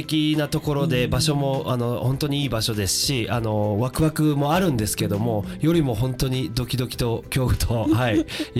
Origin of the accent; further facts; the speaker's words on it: Osaka, Japan; now in Mihara, Japan; 私は大阪出身なんですけども、8年前に、三原市に引っ越してきまして、